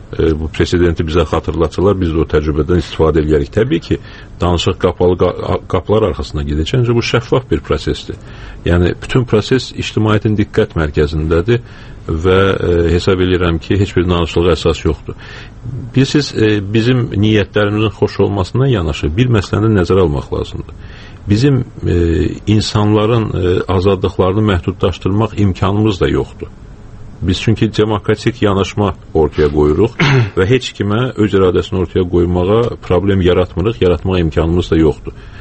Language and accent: Azerbaijani; Kvemo Kartli, Georgia; biz Borçalıya yalnız öz doğma diyarımıza gedə bilərik sadəcə